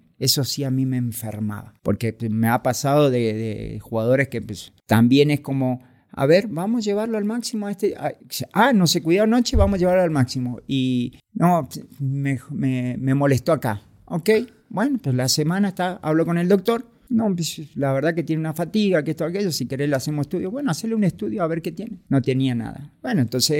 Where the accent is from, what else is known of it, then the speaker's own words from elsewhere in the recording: Argentina; born there; porque yo también nací en Argentina